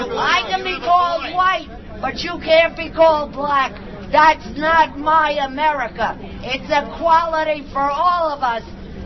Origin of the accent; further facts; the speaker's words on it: New York City, New York, United States; New York City, Hillary State, the best nominee that's possible